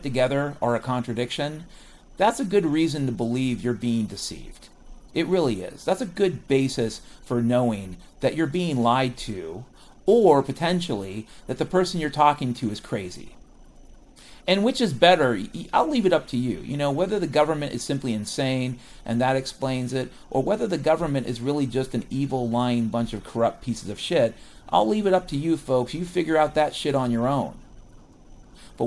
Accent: Pacific Northwest, United States; I grew up in the Pacific Northwest. Even in the wintertime in Western Washington, the forest would be noisy in the middle of the day.

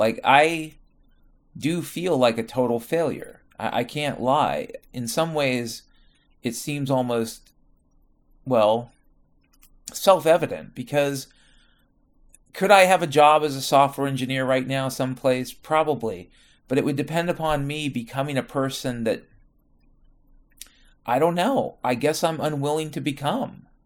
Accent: Washington, United States; But ultimately, yeah, I grew up in Washington State, and I got these weird backwards notions of what it once was and what it is becoming.

